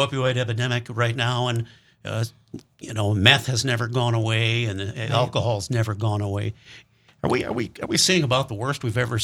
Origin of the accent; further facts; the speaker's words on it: Milwaukee, Wisconsin, United States; my hometown is Milwaukee, Wisconsin, and I went to University of Wisconsin, Milwaukee